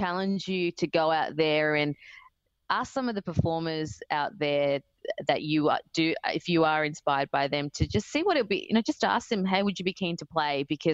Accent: Australia; we're all Australian South Asians. We're all from Indian and Sri Lankan backgrounds.

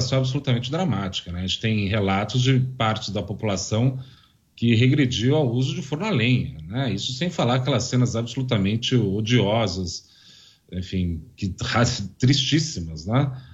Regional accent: Brazil; Uma coisa que nos provoca como brasileiro a pensar um pouco melhor

